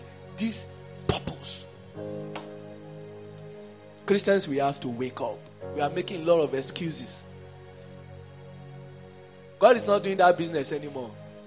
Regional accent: Zimbabwe; I'm from Zimbabwe.

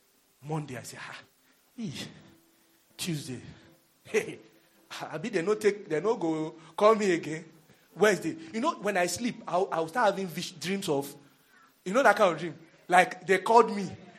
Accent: Ife, Osun, Nigeria; please, I'm from Ife.

